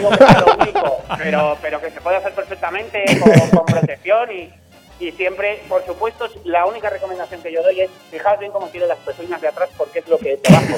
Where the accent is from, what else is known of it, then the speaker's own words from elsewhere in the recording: Castile and León, Spain; Es mi pueblo, de Zamora de toda la vida.